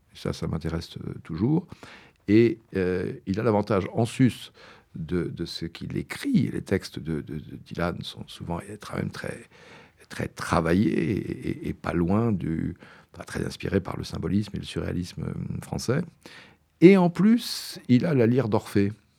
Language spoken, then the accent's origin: French; Lyon, Auvergne-Rhône-Alpes, France; C'est un peu comme le guignol de ma ville natale de Lyon